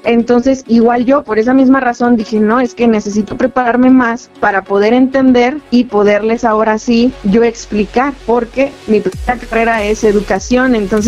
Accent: Puente de Ixtla, Morelos, Mexico; tengo 26 años, soy del municipio de Puente de Ixtla y avecindada del ejido de Amacuzac.

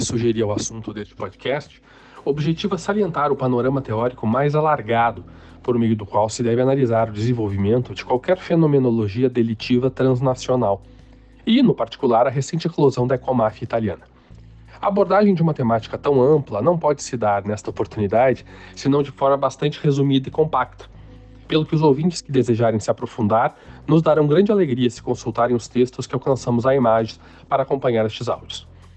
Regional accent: Rio Grande do Sul, Brazil; sendo gaúcho

